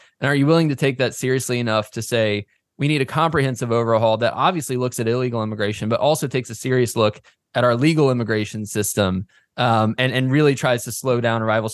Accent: Herndon, Virginia, United States; To me, a big sort of signifier of this is my hometown. I'm here in Northern Virginia, in Herndon, Virginia.

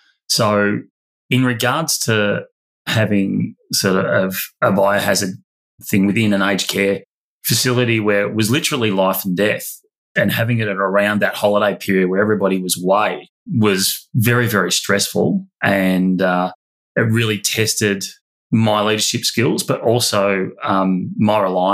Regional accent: Sunshine Coast, Queensland, Australia; also born or lived in Mallee; So I grew up on the Sunshine Coast. So originally from the Mallee, we had a farm, and then we sold our farm sort of the drought of the mid-80s, and then we moved up to beautiful Mooloolaba and Maroochydore around that area, and went to high school there.

